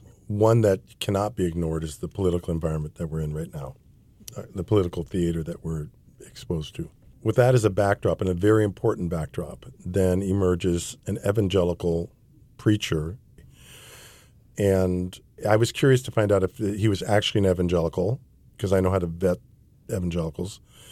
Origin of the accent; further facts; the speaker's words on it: Seattle, Washington, United States; I'm from Seattle, the left coast, where everybody's heathen, you know.